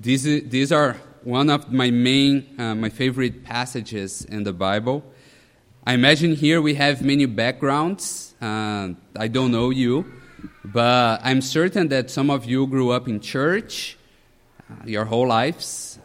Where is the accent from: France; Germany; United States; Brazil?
Brazil; As I mentioned before, we came from Brazil